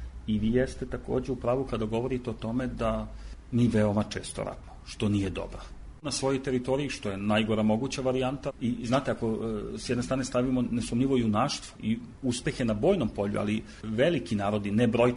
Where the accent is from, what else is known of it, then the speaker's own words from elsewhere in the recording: Topola, Šumadija, Serbia; mi koji potičemo iz Topole